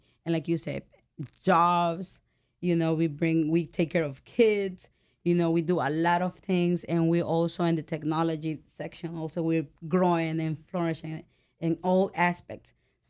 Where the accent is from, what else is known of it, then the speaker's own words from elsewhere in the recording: El Salvador; now in United States; I'm from El Salvador.